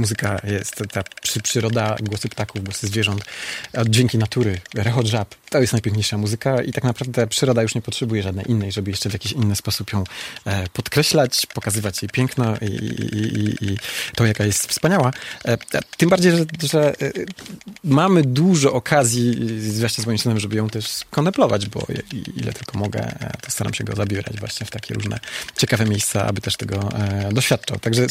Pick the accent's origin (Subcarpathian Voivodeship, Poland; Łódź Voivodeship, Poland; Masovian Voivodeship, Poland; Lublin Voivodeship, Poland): Lublin Voivodeship, Poland; Zamość; also born or lived in Kraków / Elbląg; now in Podlasie, Poland; ale urodziłem się, jestem z Zamościa, tam się urodziłem, wychowywałem, potem mieszkałem w Krakowie, w Elblągu, pod Elblągiem